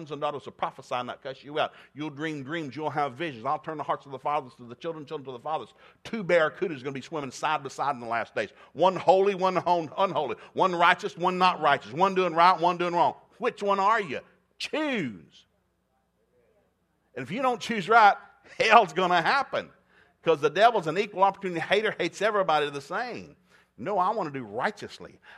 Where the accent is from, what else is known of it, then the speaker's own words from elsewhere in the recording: Tennessee, United States; born there; I was born in East Tennessee in a log cabin. We were a poor punt of people.